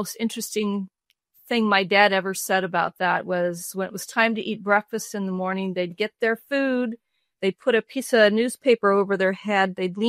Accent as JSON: {"language": "English", "town": "Long Beach", "region": "California", "country": "United States", "tie": "born or raised there", "said": "Ooh, I was born in Long Beach, California, and I live all the way 20 miles away from that now. But my dad was a senior chief petty officer in the Navy, so we moved about six times by the time I was 15"}